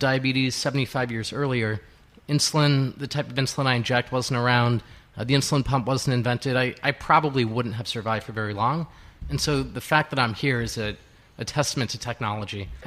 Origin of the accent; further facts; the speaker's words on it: East Coast, United States; I was growing up on the East Coast. This was out in California.